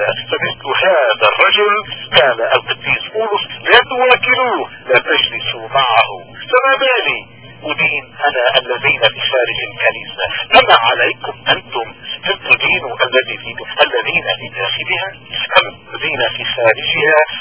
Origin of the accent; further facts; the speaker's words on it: Lebanon; والواقع الذي لا سبيل الى انكاره هو اننا كلبنانيين جميعا نحن اليوم نبشر في مركب واحد